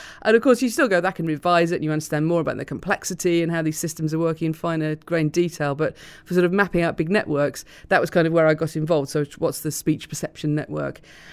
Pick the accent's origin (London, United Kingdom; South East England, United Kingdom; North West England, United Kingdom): North West England, United Kingdom; Blackburn; accent: Lancastrian; I grew up in Blackburn in Lancashire, and I had a strongly Lancastrian accent at school when I came home. And I would be told not to speak that way by my parents, who were from the south of England